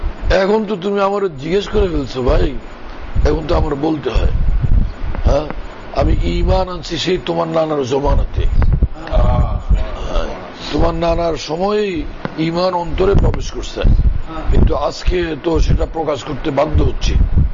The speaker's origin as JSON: {"language": "Bangla", "town": "Bhola", "region": "Barisal Division", "country": "Bangladesh", "tie": "born or raised there", "said": "আমাদের আমার বাড়ি হচ্ছে ভোলা, তো ওইদিকে ভোলা তো এরকম সুর সার ব্যাপক"}